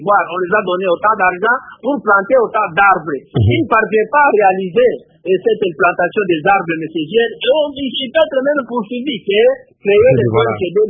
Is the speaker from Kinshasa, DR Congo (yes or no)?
no; Lubumbashi, Haut-Katanga, DR Congo; comme ici chez nous à Lubumbashi, nous connaissons la sécheresse